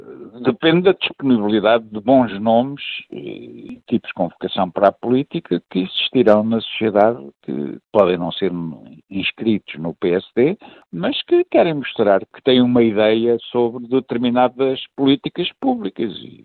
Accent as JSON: {"language": "Portuguese", "country": "Portugal", "said": "como português e adepto deste regime competitivo"}